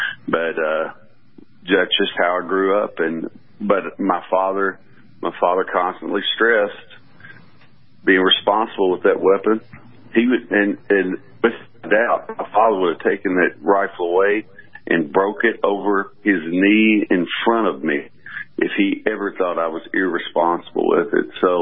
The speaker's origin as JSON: {"language": "English", "region": "Kentucky", "country": "United States", "tie": "born or raised there", "said": "Well, I'm a gun guy. I grew up originally in Kentucky."}